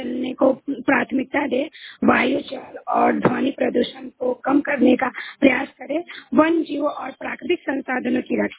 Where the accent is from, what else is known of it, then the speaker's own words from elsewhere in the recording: Magrauni, Bihar, India; मगरौनी मधुबनी से।